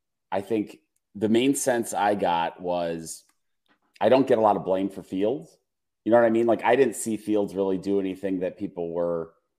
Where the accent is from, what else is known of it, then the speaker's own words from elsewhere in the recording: Milwaukee, Wisconsin, United States; I'm from Milwaukee. No one has a problem with Milwaukee.